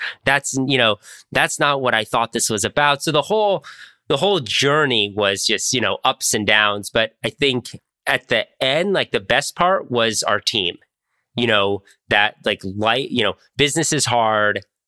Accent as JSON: {"language": "English", "town": "Washington", "region": "District of Columbia", "country": "United States", "tie": "born or raised there", "said": "I grew up in Washington, D.C. My parents have had the same house for 40 years."}